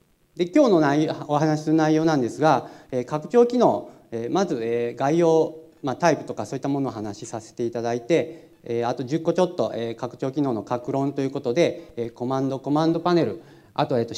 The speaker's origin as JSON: {"language": "Japanese", "region": "Tottori", "country": "Japan", "said": "先ほど申しましたように、今日は鳥取から参りました。"}